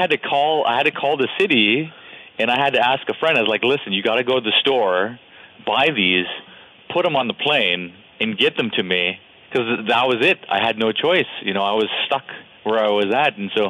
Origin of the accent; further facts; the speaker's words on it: Fort Yukon, Alaska, United States; and then drive my boat for a couple hours, then I get to Fort Yukon.